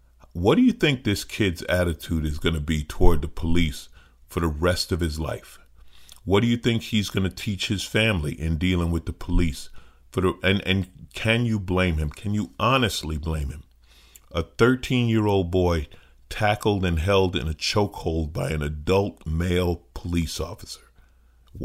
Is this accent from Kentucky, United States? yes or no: no; New York, United States; I'm a city kid. I grew up in New York